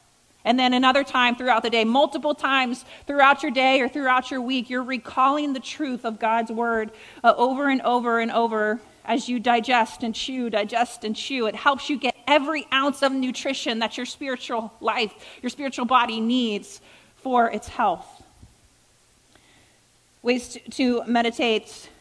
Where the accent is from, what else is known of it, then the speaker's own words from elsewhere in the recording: Virginia, United States; And my pawpaw, I grew up in Virginia, and my pawpaw, he raised cattle.